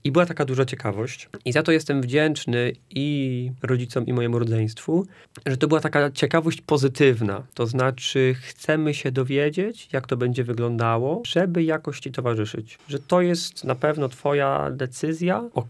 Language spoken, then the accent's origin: Polish; southern Poland, Poland; bardzo lubię chodzić po górach, bo jestem z południa Polski.